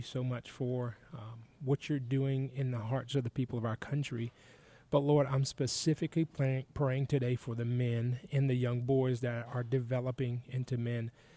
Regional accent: Jacksonville, Florida, United States; And so I grew up in Jacksonville, Florida.

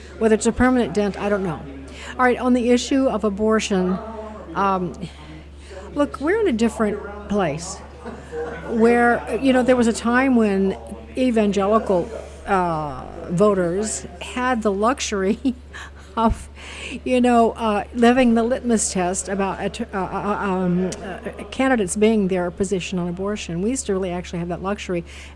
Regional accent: Chicago, Illinois, United States; I'm from the Midwest. I'm from Chicago originally. And my husband and I have been in D.C. for years.

